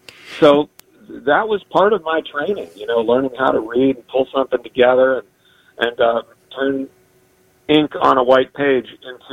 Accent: Champaign, Illinois, United States; I grew up in Champaign, Illinois.

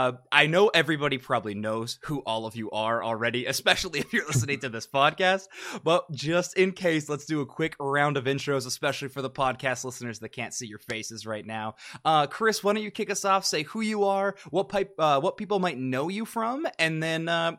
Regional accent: Canada; now in United States; I am Canadian, but I'm living in the States.

